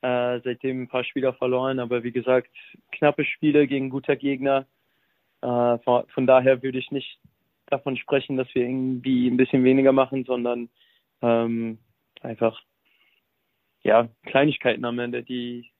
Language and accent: German; Mobile, Alabama, United States; German is a second language; moved away as an adult; also born or lived in Netherlands; now in Germany; ja, ich bin in den USA geboren und aufgewachsen. Und dann mit 21 nach Deutschland gekommen, war kurz 1,5 Jahre in Holland unterwegs und jetzt wieder in Deutschland seit 2,5 Jahren.